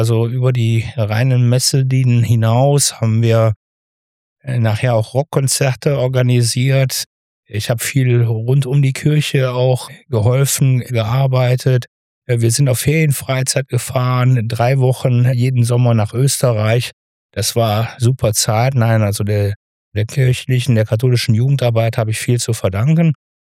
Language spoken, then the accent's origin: German; Brüggen, North Rhine-Westphalia, Germany; außer einer Zeit, wo ich mal in Düsseldorf eine Wohnung hatte, aber eigentlich nie weggezogen, sondern ich bin Niederrheiner durch und durch. Brüggen-Bracht, das ist meine Heimat, da bin ich fest verwurzelt